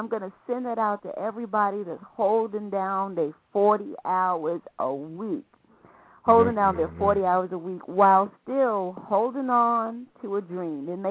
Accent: Nashville, Tennessee, United States; born there; I was born I was born in Nashville, Tennessee. That's where my mother was when I was born.

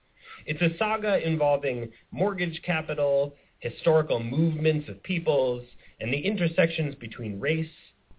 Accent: New York City, New York, United States; because I grew up in New York City in the 1990s, when a restaurant at this address would have borne no similarity to this one's culinary bent

